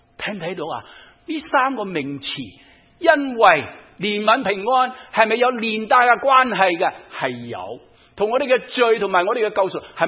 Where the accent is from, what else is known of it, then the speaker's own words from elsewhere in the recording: China; 我哋中国人孟子啊，有句名言